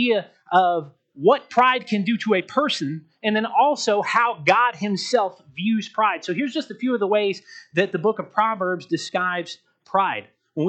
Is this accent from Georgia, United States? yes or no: yes; Georgia, United States; I'm from Georgia. I have no idea where Blairsville, Georgia is.